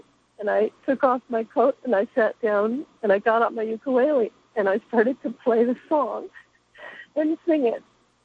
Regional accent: New York, United States; Though I'm from New York.

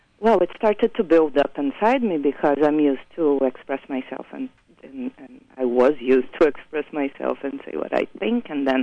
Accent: Brazil; No, I'm from Brazil.

